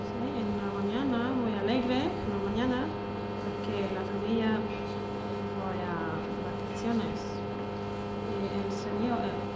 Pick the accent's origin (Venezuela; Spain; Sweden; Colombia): Sweden; Spanish is a second language; Tengo un caballo en mi país. Sí, me gusta mucho, encantado montar caballos.